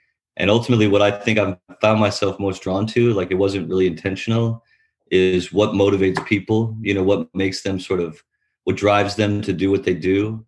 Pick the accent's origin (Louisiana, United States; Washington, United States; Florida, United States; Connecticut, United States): Washington, United States; Tacoma; I grew up in Tacoma, Washington. I went to Syracuse for college.